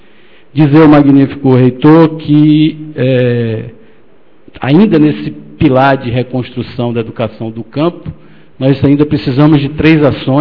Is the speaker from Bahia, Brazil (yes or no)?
yes; Cruz das Almas, Bahia, Brazil; eu vim do campo, vim lá de Cruz das Almas